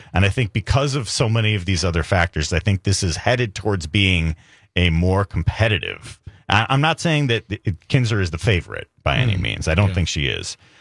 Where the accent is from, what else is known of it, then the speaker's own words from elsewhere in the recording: Wisconsin, United States; I was raised in Wisconsin. I went to 12 years of public school in Wisconsin, went to a public university in the state of Wisconsin.